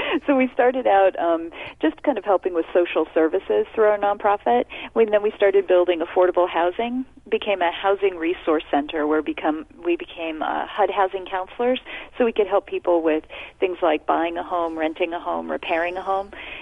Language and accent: English; San Francisco, California, United States; now in Greensboro, United States; I came from San Francisco to study with them and then just never went home.